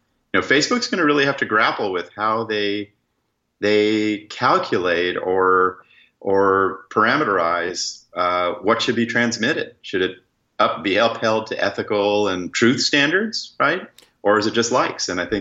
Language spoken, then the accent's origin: English; Laurel Canyon, California, United States; My mom got her PhD at UCLA, and we lived in Laurel Canyon. You may know Laurel Canyon.